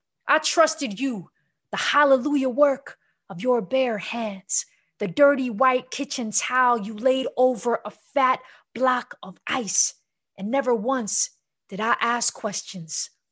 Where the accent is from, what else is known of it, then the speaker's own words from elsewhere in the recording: New York City, New York, United States; And growing up in New York City, street vendors, right, were deeply ingrained in my community, right?